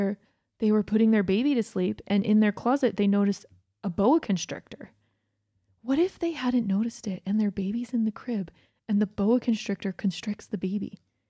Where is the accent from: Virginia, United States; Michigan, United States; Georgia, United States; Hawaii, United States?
Georgia, United States; I grew up in Georgia, and, like, even getting in that lake, anytime I got thrown off the tube, it was like, shiz, get back on the tube.